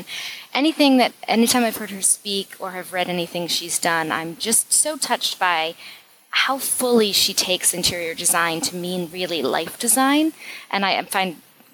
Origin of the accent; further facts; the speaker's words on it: Michigan, United States; No, I'm from Michigan.